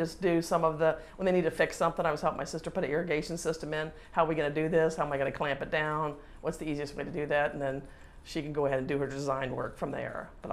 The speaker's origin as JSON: {"language": "English", "town": "Virginia Beach", "region": "Virginia", "country": "United States", "tie": "born or raised there", "said": "Well, I grew up in Virginia Beach, had a fairly uneventful childhood"}